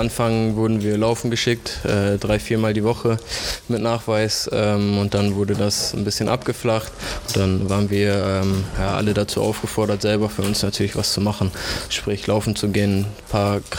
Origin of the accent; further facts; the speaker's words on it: Oldenburg, Lower Saxony, Germany; Ja, ich komme aus Oldenburg und ja, ich bin im Moment Student noch Wirtschaftswissenschaften